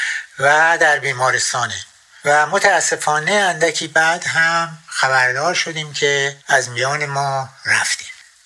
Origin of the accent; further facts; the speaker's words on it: Nahavand, Hamadan, Iran; born there; زمان ما تو شهرهای کوچیکی مثل نهاوند که من در اونجا به دنیا اومدم